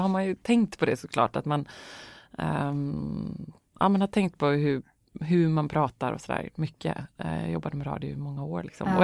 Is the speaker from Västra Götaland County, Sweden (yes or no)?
yes; Gothenburg, Västra Götaland County, Sweden; Jag ser ju fortfarande Göteborg lite som min stad och min hemstad. Mina föräldrar bor kvar där